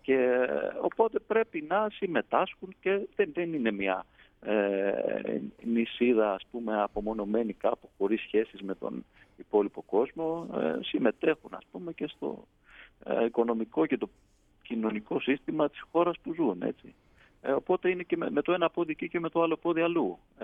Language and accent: Greek; Greece; με ρωτάγανε, ας πούμε, από πού είσαι από την Ελλάδα και τι είναι αυτό, χώρα.